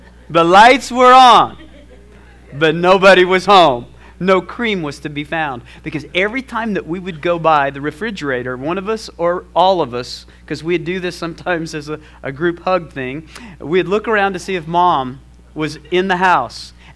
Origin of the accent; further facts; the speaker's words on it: Flora Vista, New Mexico, United States; Growing up in Flora Vista, New Mexico, we had some traditions.